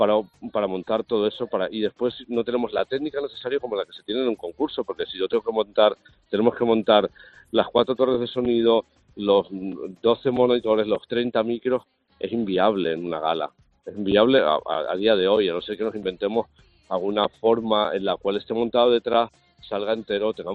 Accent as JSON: {"language": "Spanish", "country": "Spain", "said": "yo soy peninsular, ¿eh?"}